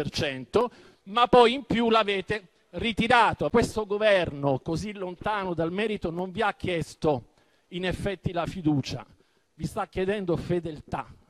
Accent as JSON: {"language": "Italian", "region": "Sicily", "country": "Italy", "said": "mi prendete in giro, io sono siciliano"}